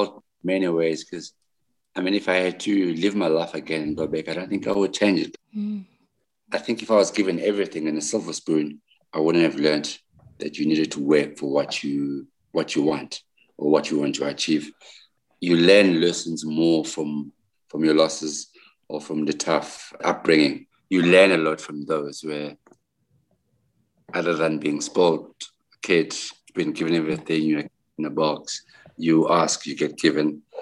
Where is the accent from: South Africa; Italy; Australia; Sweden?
South Africa; Johannesburg, Gauteng; I was born in Johannesburg. I stayed there.